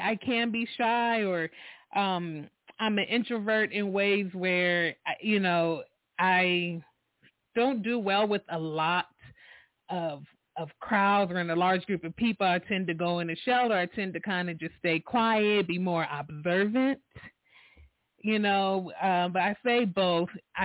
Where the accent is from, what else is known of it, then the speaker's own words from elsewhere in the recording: San Diego, California, United States; born there; I was born in San Diego, California.